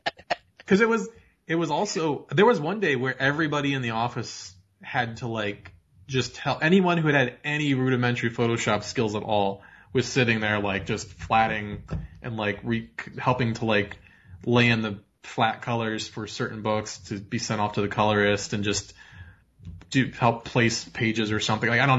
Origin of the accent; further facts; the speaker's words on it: Chicago, Illinois, United States; Well, I'm from Chicago too, so we heard all about Barack Obama, all the way leading up to this.